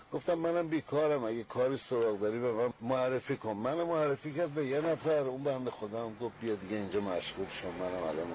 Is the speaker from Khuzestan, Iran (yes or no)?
no; Firuzkuh, Tehran Province, Iran; سمت فیروزکو